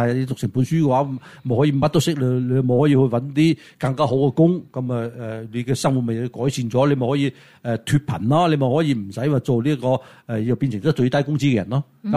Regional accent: United States; 咁你無證移民你本身就唔應該用我哋美國人嘅資源嚟㗎嘛

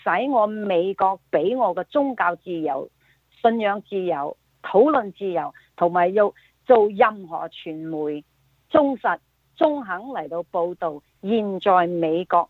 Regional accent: Taishan, Guangdong, China; now in United States; 因为我喺台山长大，我爸爸妈妈父母都系曾经拜观音、关公，我哋移民嚟到美国，感谢上帝有机会认识主，从此我哋全家都信耶稣吓。

